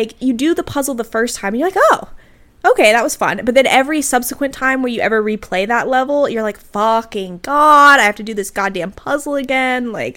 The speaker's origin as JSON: {"language": "English", "country": "United States", "said": "And I'm just, obviously, I'm from the United States."}